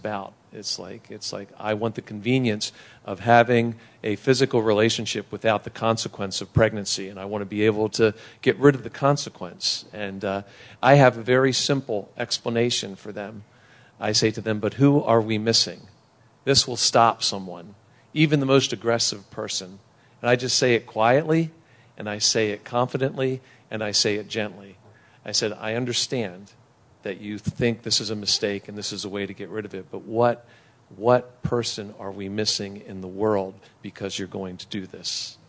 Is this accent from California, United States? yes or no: no; Baltimore, Maryland, United States; We grew up in Baltimore City. We grew up with the racial tensions that was in Baltimore City.